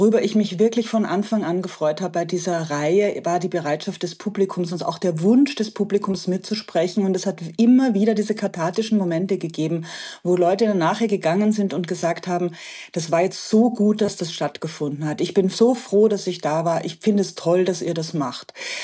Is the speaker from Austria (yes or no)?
yes; Austria; Ich bin ja auch Österreicherin und stehe in einer gewissen Weise dazwischen.